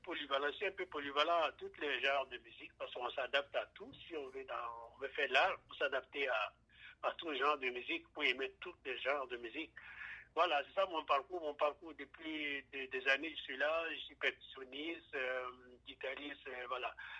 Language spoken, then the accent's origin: French; Burkina Faso; also born or lived in Côte d'Ivoire; now in Montreal, Canada; je suis né en Côte d'Ivoire, grandi au Burkina Faso. Mon papa est malien, ma maman est burkinabé et je suis né en Côte d'Ivoire. Et ça fait depuis 2000, je suis au Canada, à Montréal ici, à Québec.